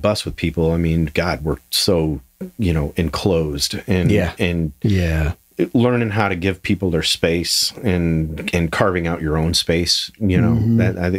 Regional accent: Illinois, United States; I mean, I'm a kid from Illinois. I mean, small town. I was like 12,000 people, maybe.

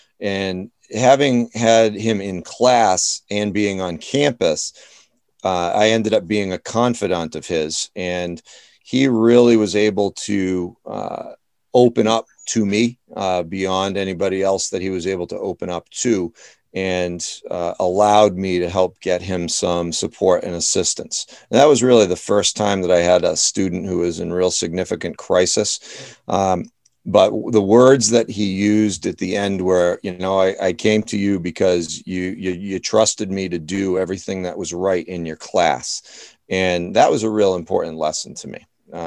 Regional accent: Dudley, Massachusetts, United States; and now here in my hometown of Dudley, Mass.

